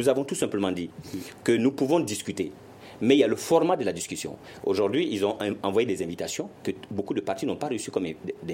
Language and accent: French; Kayes, Mali; Moi, je suis de Kayi.